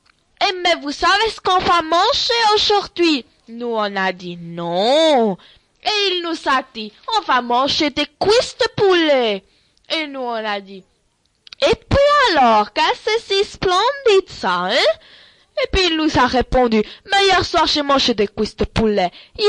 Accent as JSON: {"language": "French", "country": "Switzerland", "accent": "Swiss German", "second_language": "French", "said": "Je m'excuse de mon accent. Je suis légèrement suisse-allemande sur les bords."}